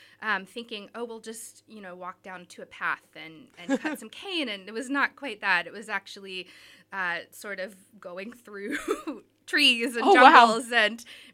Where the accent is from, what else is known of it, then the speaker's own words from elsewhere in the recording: Alabama, United States; You know, I grew up in Alabama, and yet I feel like I see way more now working with different community partners.